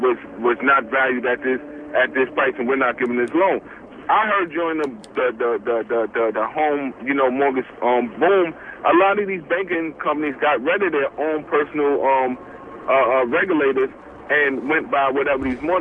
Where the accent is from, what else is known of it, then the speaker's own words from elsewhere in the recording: New York, United States; I just want to say quickly, I'm in Baltimore, but I'm from New York. I'm down here in Baltimore on business.